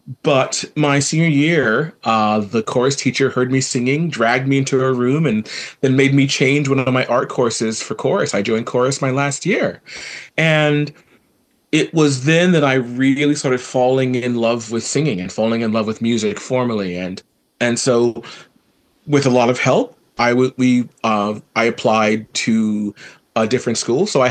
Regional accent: Gainesville, Florida, United States; born and raised in Florida, Gainesville, Florida.

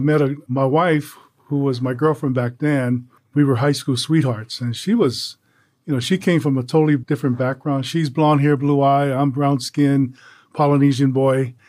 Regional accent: Hawaii, United States; I grew up in Kuhio Park Terrace, which is one of the low-income housings here in Hawaii, the biggest one in Hawaii.

